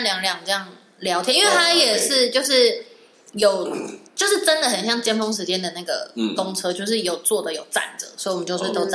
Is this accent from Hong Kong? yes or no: no; Taiwan; 我们都在台湾长大嘛